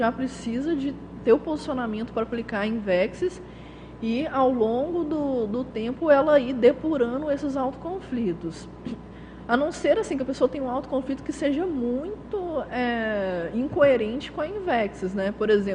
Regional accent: Minas Gerais, Brazil; Eu que sou de Minas Gerais, eu tenho propriedade para falar

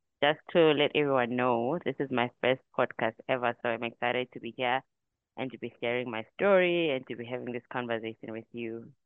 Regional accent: Bulawayo, Zimbabwe; now in Harare, Zimbabwe; So I was born and raised in Bulawayo. I have stayed in Bulawayo my whole life, only moved to Harare in 2022 when I got this job. So I did my primary school at Coghlan Primary in Bulawayo, and then I did my high school at Bokoma High.

